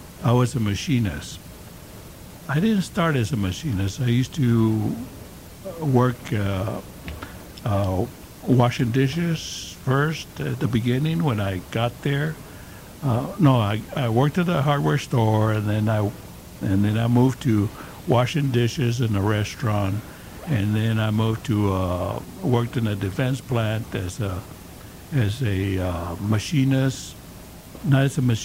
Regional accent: Texas, United States; But I was born in Segundo Barrio, and then we moved a lot throughout, while I was still young. We moved through, from El Segundo to Pera Street to Dolan Street to Valverde Street to Concepcion Street

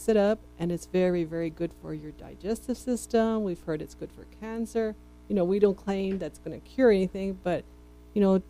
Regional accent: Socorro, Texas, United States; Well, you know, I grew up in Socorro. Attended Mass at the Socorro Mission

